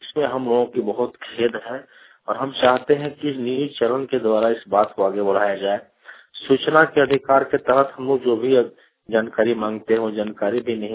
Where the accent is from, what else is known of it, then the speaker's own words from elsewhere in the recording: Kathara, Jharkhand, India; मैं यहाँ कथारा का रहने वाला हूँ